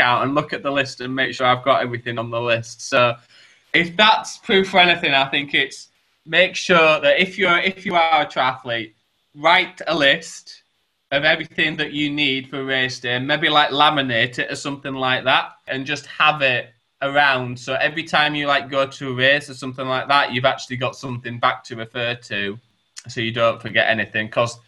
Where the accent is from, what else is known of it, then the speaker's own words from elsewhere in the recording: Yorkshire and the Humber, United Kingdom; Obviously, because I'm from Yorkshire, I'm really good at chugging drink and stuff.